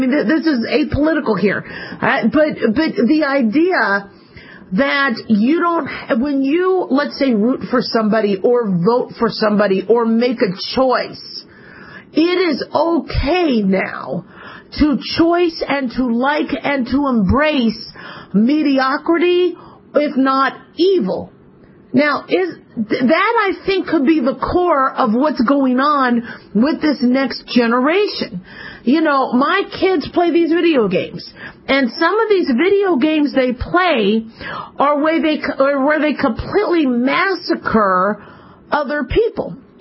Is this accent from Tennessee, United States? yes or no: no; Arizona, United States; also born or lived in California; Listen, okay, I'm from Arizona. I'm also from California.